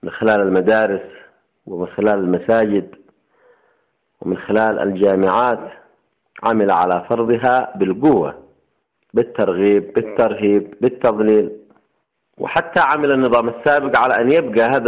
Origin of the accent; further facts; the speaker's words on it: Yemen; أو ما لديها من البترول أقل مما لدينا كيمنيين